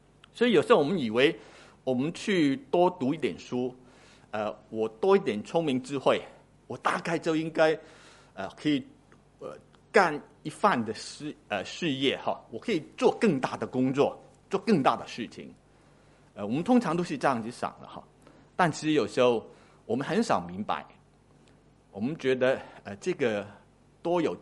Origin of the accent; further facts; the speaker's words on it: Hong Kong; 这个就是我们香港自己出品的哈，我们香港人